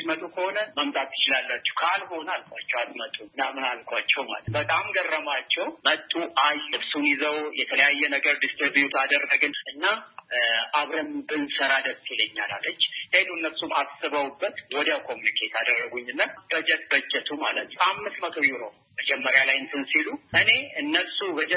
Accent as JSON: {"language": "Amharic", "town": "Ambo", "region": "Oromia", "country": "Ethiopia", "tie": "born or raised there", "also_born_or_lived": "Addis Ababa / Canada", "moved": "as an adult", "said": "አምቦ ተወልጄ ያደግኩኝ ለትምህርት አዲስ አበባ ገባሁኝ። ከዛ ሳንጨርስ ወጣ ወደ ሌላ ሀገር ወደ ካናዳ ገብቼ ተምሬ ኖሬ ነበረ።"}